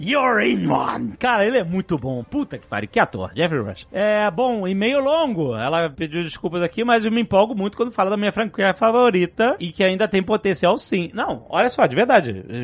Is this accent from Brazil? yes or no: yes; Rio de Janeiro, Brazil; Eu falei, a gente é carioca, pelo amor de Deus.